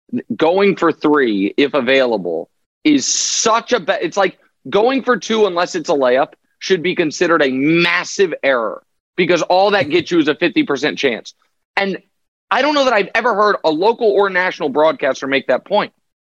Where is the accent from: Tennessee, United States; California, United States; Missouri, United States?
Missouri, United States; Kansas City; Yeah, that's right. My hometown.